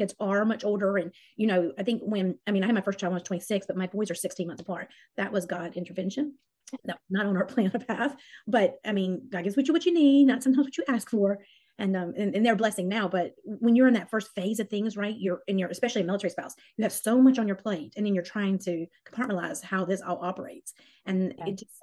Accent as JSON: {"language": "English", "region": "South Carolina", "country": "United States", "said": "I'm originally from South Carolina, where we're stationed."}